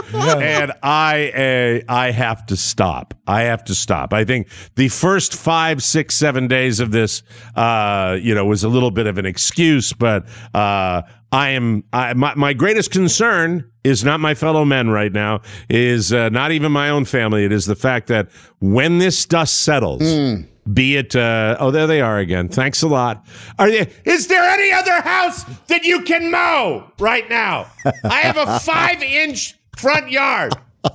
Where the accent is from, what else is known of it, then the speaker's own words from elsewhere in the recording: Houma, Louisiana, United States; I'm from Houma. We got some crawfish etouffee that will blow your hair back, Cher.